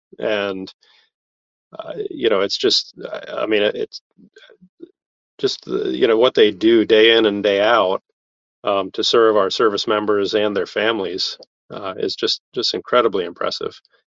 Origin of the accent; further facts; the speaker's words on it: Maryland, United States; I'm from Maryland, and so being so far away from home, they were my home away from home.